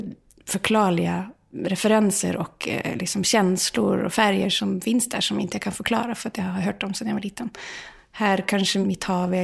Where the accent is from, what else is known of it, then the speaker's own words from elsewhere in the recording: Molde, Møre og Romsdal, Norway; accent: Molde dialect; Swedish is a second language; Jag snackar ju en dialekt som är sån som det här, och folk kan bli lite skuffa när de börjar snacka norsk